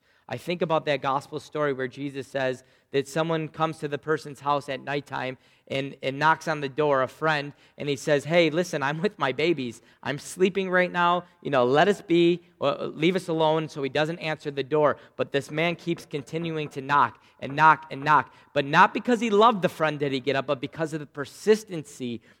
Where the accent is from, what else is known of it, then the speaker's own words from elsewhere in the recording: Spencerport, New York, United States; I grew up in Spencerport. Me and my wife had our four kids in Spencerport. We bought our first house in the village of Spencerport.